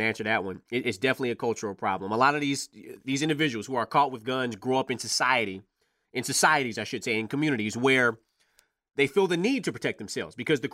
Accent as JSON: {"language": "English", "town": "Detroit", "region": "Michigan", "country": "United States", "tie": "born or raised there", "said": "Keith is a guy who grew up from my hometown, the west side of Detroit."}